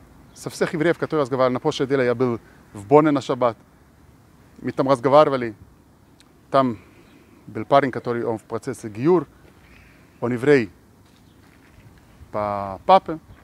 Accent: Israel; я родился и вырос в Израиле.

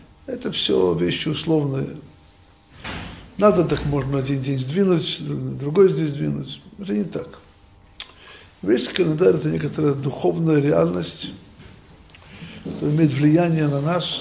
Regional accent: Odesa, Odesa Oblast, Ukraine; я вообще сам из Одессы. Из Одессы учился в Воронежском университете.

